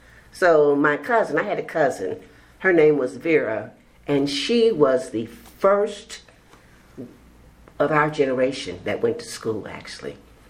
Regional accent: Kansas City, Kansas, United States; I grew up in Kansas City, Kansas. When my dad came from Mississippi, he had two brothers and two sisters that came to Kansas.

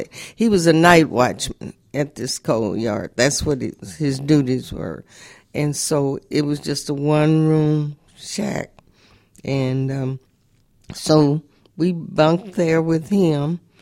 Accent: Missouri, United States; I grew up in the West Bottoms.

